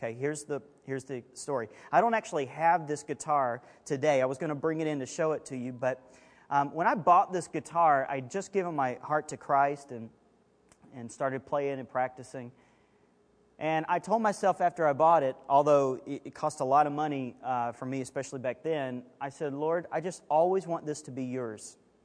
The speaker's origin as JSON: {"language": "English", "region": "Alabama", "country": "United States", "tie": "born or raised there", "said": "I grew up, born and raised in Alabama."}